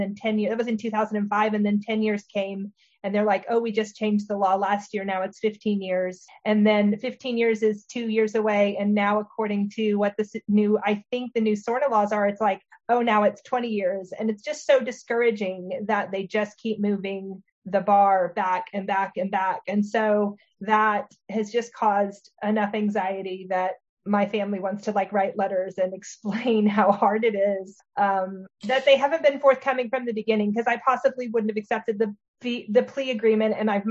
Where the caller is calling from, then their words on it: Arkansas, United States; I'm tuning in from Arkansas.